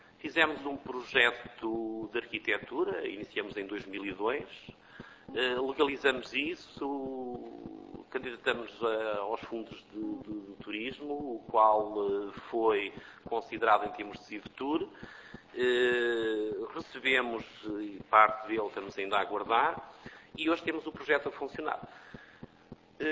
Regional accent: Vila Flor, Bragança, Portugal; sou natural de Vila Flor, tenho 50 anos

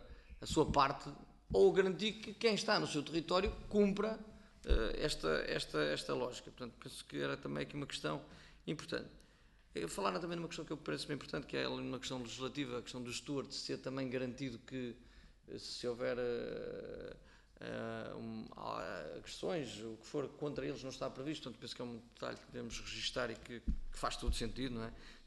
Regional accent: São João da Madeira, Aveiro, Portugal; sou de São João da Madeira

